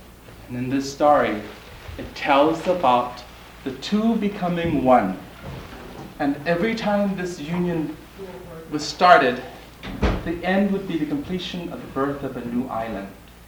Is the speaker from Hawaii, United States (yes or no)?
yes; Hawaii, United States; many of you refer to us as Hawaiian, only because of the lands called Hawaii. But for us who are from the land, we are known as Maoli.